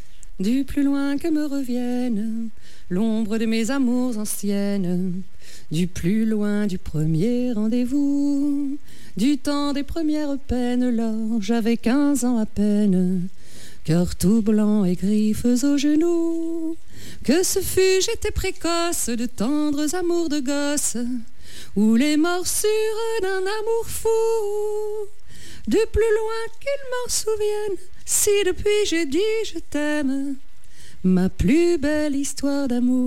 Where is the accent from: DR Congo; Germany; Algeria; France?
France; Paris, Île-de-France; born there; Oui, je suis née à Paris.